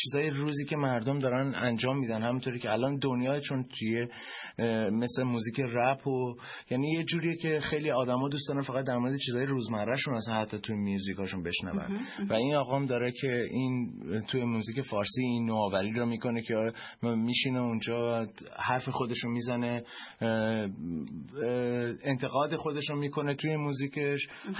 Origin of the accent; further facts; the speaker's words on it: Iran; moved away; من شاید الان از اون موقع که از ایران بیرون اومدم بیشتر نمیدونم